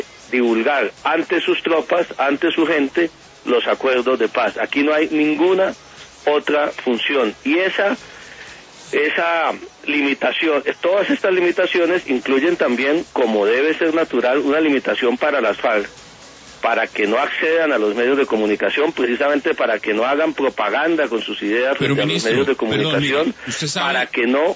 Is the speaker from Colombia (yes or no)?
yes; Colombia; como ciudadano colombiano